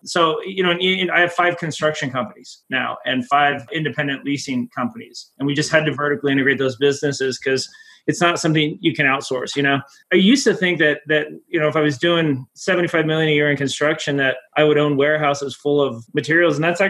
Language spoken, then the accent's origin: English; Las Vegas, Nevada, United States; moved away as an adult; I did. I grew up in Las Vegas.